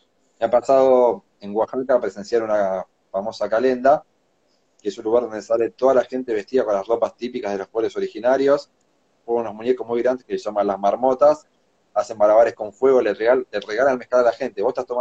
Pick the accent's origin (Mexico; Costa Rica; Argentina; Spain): Argentina; lo que somos acá los argentinos. Si vos te pones a pensar, somos una mezcla rarísima. Somos todos descendientes de italianos, españoles, ingleses, alemanes.